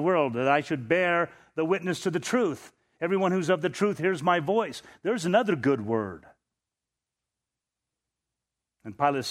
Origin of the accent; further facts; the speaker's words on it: United States; But I'm a Christian before I'm an American.